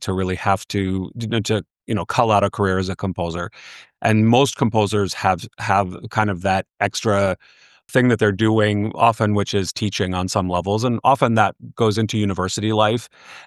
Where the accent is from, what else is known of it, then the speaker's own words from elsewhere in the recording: New York City, New York, United States; And so I grew up in New York City. So, I mean, that's, you don't get much closer to it than that.